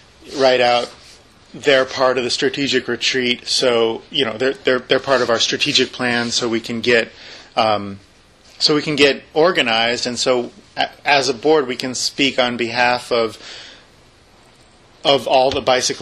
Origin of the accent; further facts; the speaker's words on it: Davis, California, United States; I grew up in Davis, California, bike town.